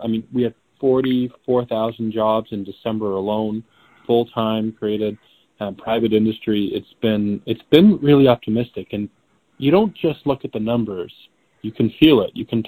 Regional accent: Alberta, Canada; when it comes to what you expect as a Canadian, as an Albertan.

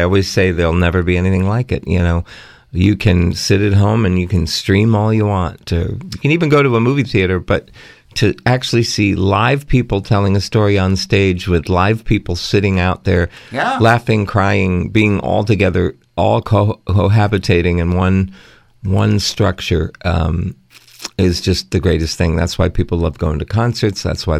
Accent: New York, United States; But St. John's, of course, being a New Yorker

